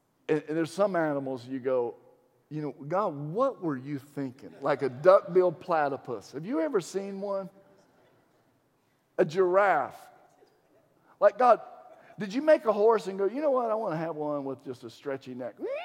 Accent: Virginia, United States; I grew up in Virginia.

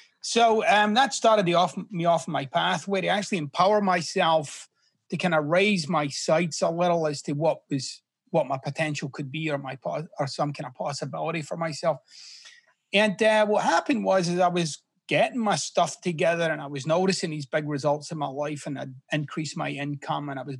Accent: Scotland, United Kingdom; Well, I'm originally from Scotland, which is why I talk like Shrek.

